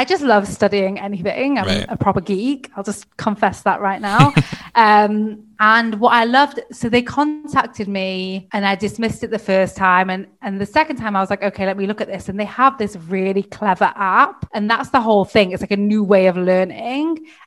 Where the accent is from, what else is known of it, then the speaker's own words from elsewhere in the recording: Manchester, North West England, United Kingdom; I'm from Manchester.